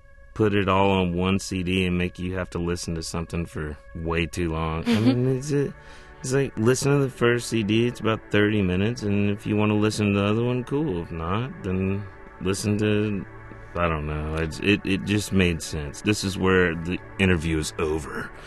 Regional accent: Greenville, Tennessee, United States; also born or lived in Charlotte, North Carolina; I grew up in Greenville, Tennessee, and Charlotte, North Carolina, and it's right there where you can have the mountains or the beach.

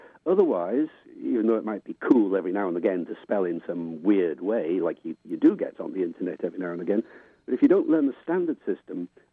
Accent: Wales, United Kingdom; born or raised there

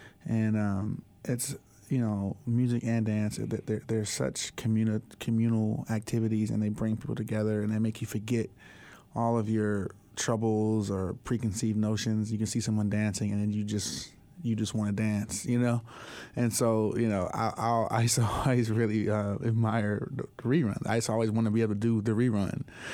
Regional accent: California, United States; my parents were great, but I grew up in South Central.

